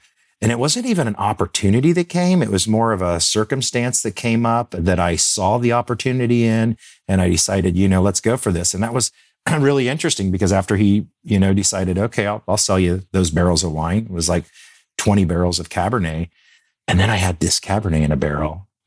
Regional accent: Kokomo, Indiana, United States; Certainly, you know, born and raised in Kokomo, Indiana, of course.

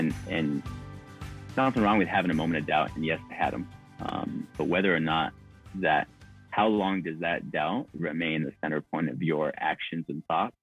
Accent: Montana, United States; I grew up in Southwest Montana, you know, with a small family

